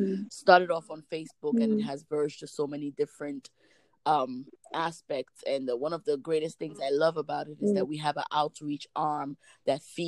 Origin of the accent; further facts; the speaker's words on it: Sierra Leone; now in United States; I reside in the US, and I'm originally from Sierra Leone, but I am an adopted Nigerian.